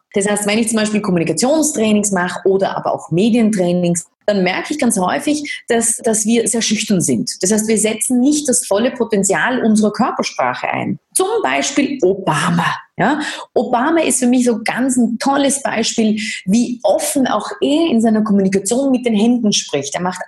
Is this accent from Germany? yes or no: no; Austria; Da können wir auch ein bisschen was lernen davon, weil manchmal verkümmert diese bei uns in Österreich. Ja? Weil wir uns denken, ich kann ja gar nicht so einen auf groß.